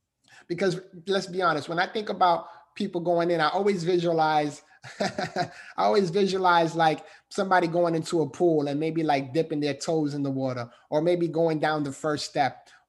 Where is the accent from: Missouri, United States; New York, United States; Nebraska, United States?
New York, United States; New York City; I grew up in the Bronx, New York.